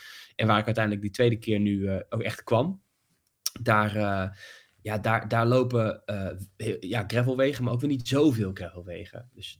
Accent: Netherlands; als Nederlanders, we wonen in een heel klein landje met heel veel mensen.

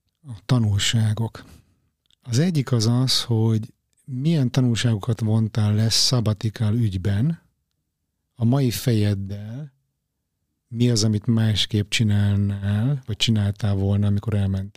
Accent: Budapest, Hungary; moved away; meg valami miatt Budapestről, ahova ugye én származom, meg a gyökereim vannak

